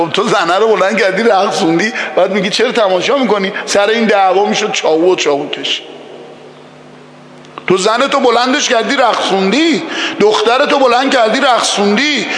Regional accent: Iran; ما ایرانیام چون مردم باهوش، خردمند، خردورز و متمدن و متجددی بودیم

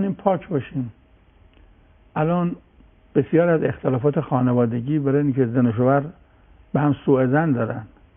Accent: Iran; و منم به عنوان یه ایرانی لقب دیگه ندارم

